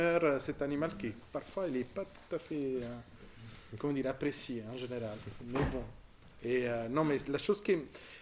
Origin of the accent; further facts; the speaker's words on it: Southern Italy, Italy; French is a second language; now in France; Je suis originaire du sud de l'Italie, plutôt citadin.